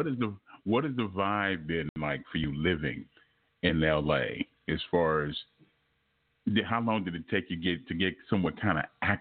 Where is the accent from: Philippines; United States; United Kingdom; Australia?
United States; Los Angeles, California; I'm originally from Los Angeles, so I can.